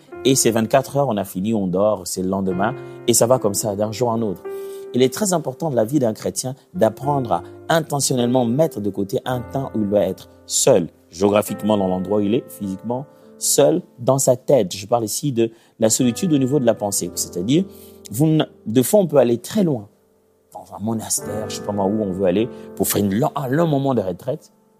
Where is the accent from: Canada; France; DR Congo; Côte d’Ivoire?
DR Congo; Kinshasa; moi, je viens de Kinshasa, dans la République démocratique du Congo.